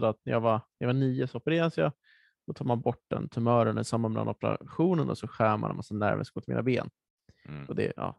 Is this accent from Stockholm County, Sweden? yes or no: yes; Nacka, Stockholm County, Sweden; Jag är uppvuxen i Nacka utanför Stockholm.